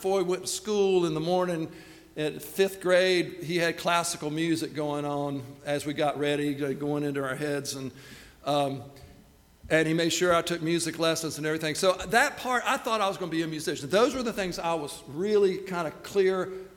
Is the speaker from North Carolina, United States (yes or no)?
yes; Laurel Hill, North Carolina, United States; I'm from Laurel Hill, and it's huge.